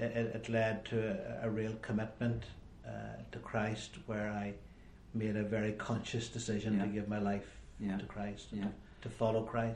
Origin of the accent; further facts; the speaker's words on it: County Donegal, Ireland; Well, I grew up in Donegal. Grew up on a farm in South Donegal, in a very sort of loving, caring, supportive family environment. I'm the eldest of four children.